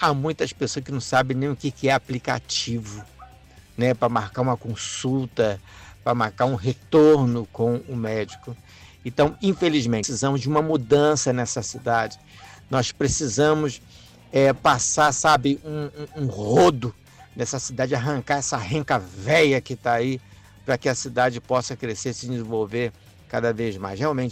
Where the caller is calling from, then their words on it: Uberlândia, Minas Gerais, Brazil; Bom dia, Uberlândia. Bom dia, manhã vitoriosa. … sou aqui do Canaã, barra Jardim Holanda, né?